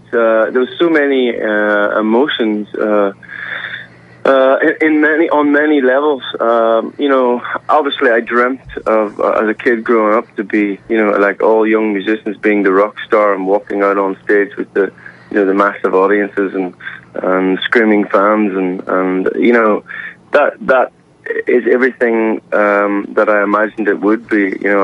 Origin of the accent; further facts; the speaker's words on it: Ireland; growing up in Ireland, it was very hard to escape the massive success of … I was born in 76